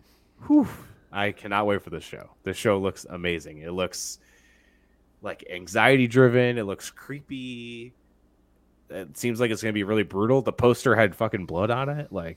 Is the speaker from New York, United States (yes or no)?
yes; New York, United States; every time I say I'm from New York, they're like, how's the city? I'm like, yeah, I live like 4 hours away.